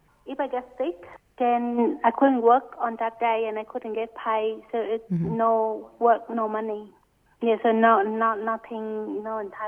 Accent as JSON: {"language": "English", "country": "Vietnam", "said": "I came from Vietnam."}